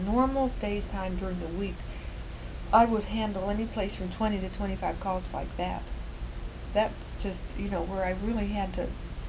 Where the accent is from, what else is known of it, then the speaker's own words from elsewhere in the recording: Ohio, United States; moved away as an adult; now in Washington, United States; I came from Ohio in 1951 just because I wanted to work in the government and get away from home.